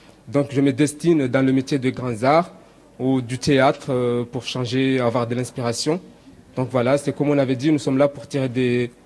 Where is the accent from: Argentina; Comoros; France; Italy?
Comoros; now in Mayotte; Voilà, je suis comorien d'origine, mais je fréquente, je suis au centre universitaire de Mayotte, je suis en 3e année de géographie.